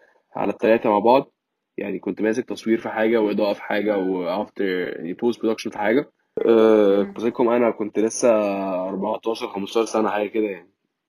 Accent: Egypt; say أنا مصري و I'm proud of it

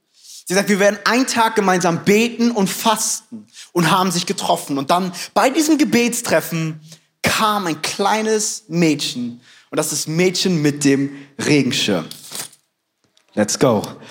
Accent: Frankfurt, Hesse, Germany; now in Munich, Germany; Ich bin in Frankfurt groß geworden, aber keine Stadt wie München.

